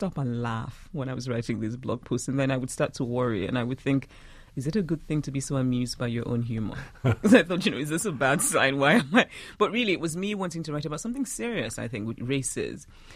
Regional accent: Nigeria; how they relate to me as a Nigerian who's Anglophone

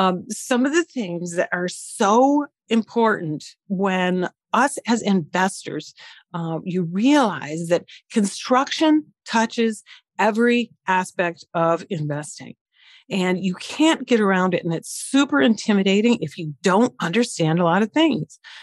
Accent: Midwest, United States; I grew up in the Midwest, and it was a wonderful life, but it was a very secluded life.

